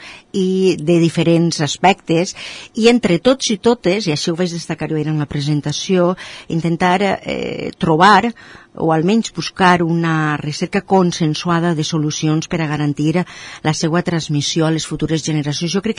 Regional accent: Valencian Community, Spain; d'aixes hortes arrelades al territori i que diuen tant dels nostres trets identitaris com a valencians.

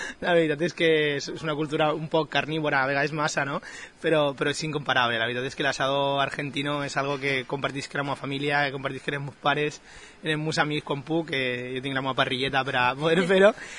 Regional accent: Valencian Community, Spain; En general, jo crec que sóc valencià, me sent d'ací, però també tinc els meus arrels en Latinoamèrica i això no ho negue, no?

